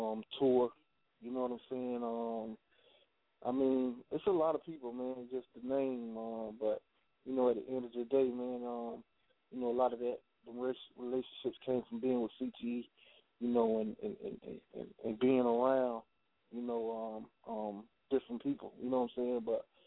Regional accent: Panama City, Florida, United States; I'm from Panama City, Florida, so that's like 8 hours from Miami

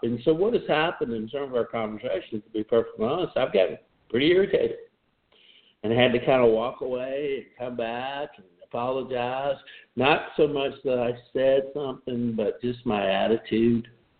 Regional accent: the South, United States; I believe I am, but I'm colored, I don't know if that's the right word, by my culture, growing up in the South, you know, et cetera, et cetera.

